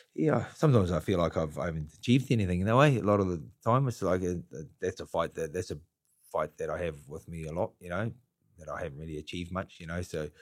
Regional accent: Gisborne, New Zealand; now in Auckland, New Zealand; I'm not from Auckland, I'm from Gisborne bound, but I won't go back there.

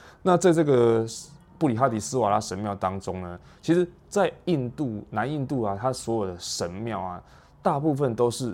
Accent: Taiwan; 只是对于我们台湾人来说，对他的了解不是特别的深刻。

